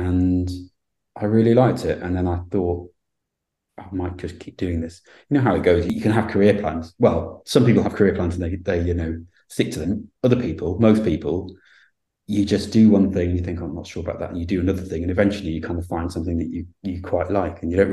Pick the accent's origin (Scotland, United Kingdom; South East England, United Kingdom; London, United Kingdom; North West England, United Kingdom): North West England, United Kingdom; I'm from the Lake District, from Cumbria, and I went back after my degree